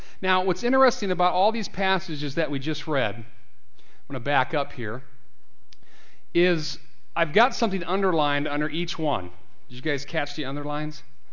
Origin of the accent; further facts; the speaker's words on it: United States; And I always pick on Americans because I can, because I am an American.